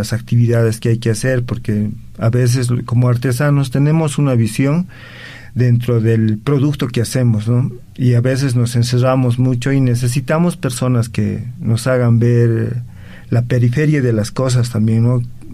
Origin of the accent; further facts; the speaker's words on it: Potosí, Bolivia; Yo soy potosino y el taller ha comenzado en Potosí, ¿no?